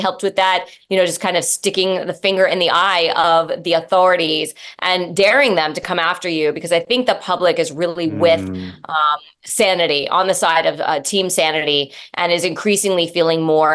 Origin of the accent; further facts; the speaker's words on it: Leesburg, Virginia, United States; say like my hometown here in Leesburg, Virginia, you know, we've got Democratic majorities here.